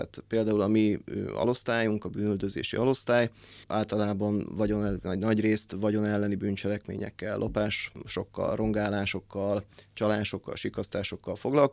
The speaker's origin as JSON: {"language": "Hungarian", "town": "Szolnok", "region": "Jász-Nagykun-Szolnok", "country": "Hungary", "tie": "born or raised there", "said": "Szolnokon születtem, itt is végeztem el általános és középiskolai tanulmányaimat, majd felvettek a rendőrtiszti főiskolára, ezt végeztem el, és így kerültem vissza Szolnokra"}